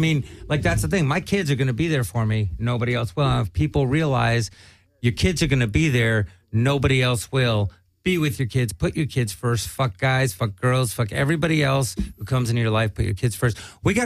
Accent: Pacoima, California, United States; I grew up in Pacoima, but thank you. I didn't know it was so bad.

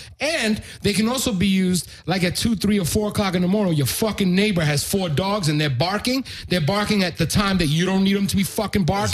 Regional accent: New York City, New York, United States; So this is, so Mike is from New York City, my hometown.

